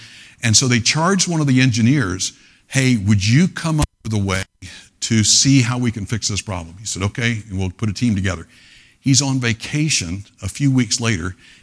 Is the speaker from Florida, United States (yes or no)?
yes; Pensacola, Florida, United States; I remember growing up in Pensacola, Florida.